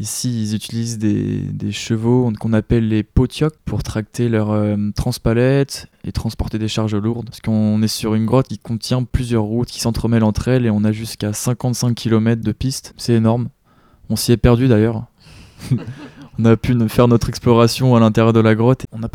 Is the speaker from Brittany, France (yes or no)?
yes; Brittany, France; j'ai 23 ans, je suis breton